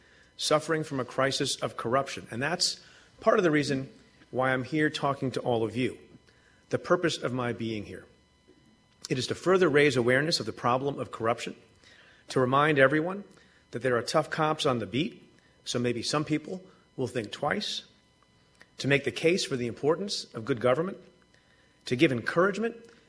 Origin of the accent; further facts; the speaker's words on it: New York, United States; Before I am a prosecutor, I'm an American, I'm a New Yorker, and I love New York with all my heart.